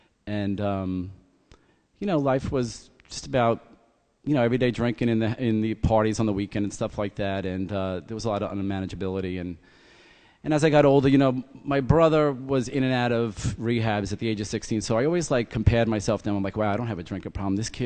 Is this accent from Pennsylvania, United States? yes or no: no; Brooklyn, New York, United States; I grew up in Brooklyn, Park Slope. My dad was an iron worker, and my grandfather was a longshoreman